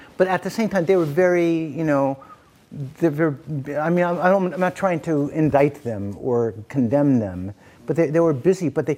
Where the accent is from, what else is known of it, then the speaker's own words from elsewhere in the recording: Brooklyn, New York, United States; I'm also from Brooklyn, so maybe I've got more of an ethnocentric Brooklyn, New York perspective